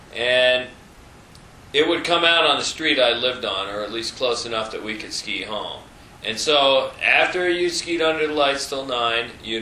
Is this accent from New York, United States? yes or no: no; St. Albans, Vermont, United States; I grew up in a little town in northern Vermont, St. Albans, Vermont. And it was a depressed railroad town when I was a kid.